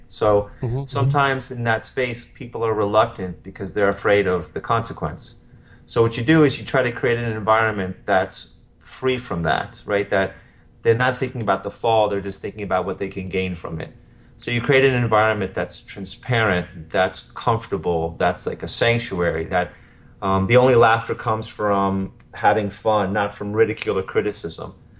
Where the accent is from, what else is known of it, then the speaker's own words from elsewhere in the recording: Potomac, Maryland, United States; Yeah, I grew up in Potomac, in Maryland.